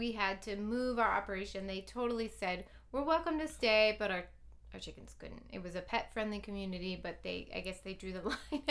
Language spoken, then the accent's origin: English; East Coast, United States; I grew up on the East Coast where gardening was just part of rite of passage.